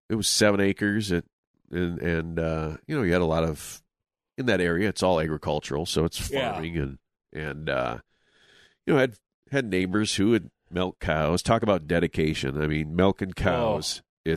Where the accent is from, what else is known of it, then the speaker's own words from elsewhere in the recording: Lake Wilson, Minnesota, United States; So north of Lake Wilson, it's a town about, well, back in the day, it had probably had about 320 some people.